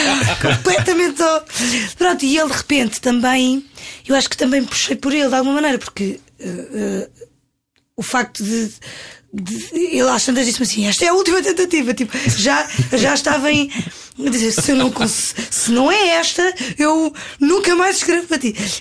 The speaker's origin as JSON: {"language": "Portuguese", "region": "Algarve", "country": "Portugal", "tie": "born or raised there", "said": "Eu cresci muitos anos no Algarve, as janeiras iam bater à porta."}